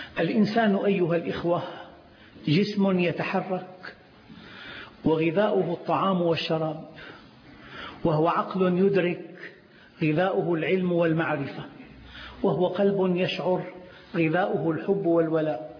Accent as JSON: {"language": "Arabic", "country": "Syria", "said": "انطلاقاً من غيرتي على بلدي سوريا الحبيبة"}